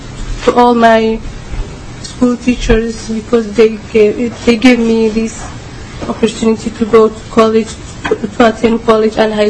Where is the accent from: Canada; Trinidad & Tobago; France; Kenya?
Kenya; also born or lived in Ethiopia; now in United States; I was born in Ethiopia and grew up in Kenya in refugee. I have been almost all my life been the refugee camp.